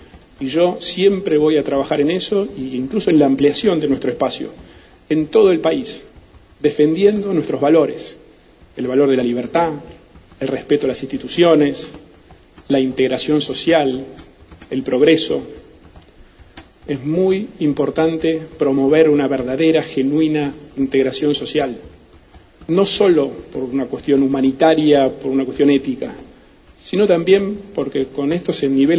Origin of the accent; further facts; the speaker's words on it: Argentina; Tenemos que lograr, como argentinos, construir un destino compartido, una visión común.